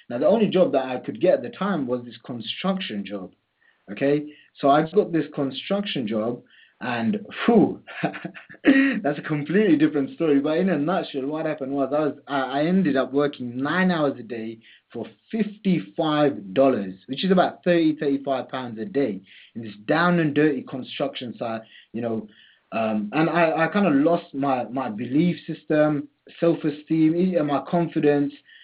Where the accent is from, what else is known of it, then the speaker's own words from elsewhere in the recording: London, United Kingdom; I'm 21 years old. I'm from London.